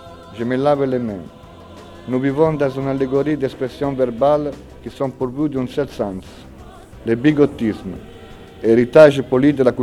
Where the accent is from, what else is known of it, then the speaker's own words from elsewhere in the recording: Italy; French is a second language; parce que je suis italien, j'écris en français, je pense en français